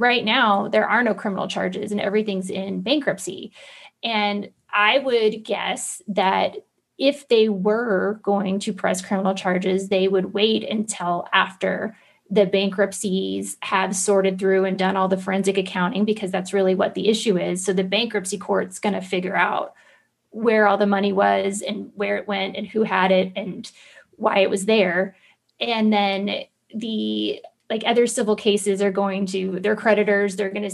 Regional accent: Florida, United States; I mean, I grew up poor in Central Florida. Like I didn't even know a lawyer. My family didn't even know a lawyer.

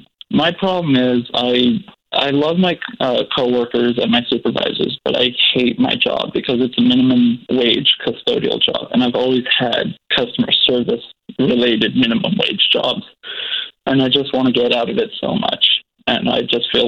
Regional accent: Japan; English is a second language; I was born and raised in Japan, lived there for about 19 years. I'm a university student, sophomore, and I'm 22 years old.

